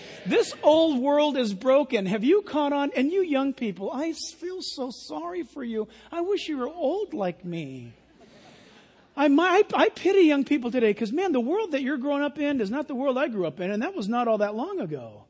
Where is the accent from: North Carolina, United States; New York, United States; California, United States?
California, United States; When I grew up in Orange County, we used to be able to ride our bikes all over the place to the beach, to Irvine Park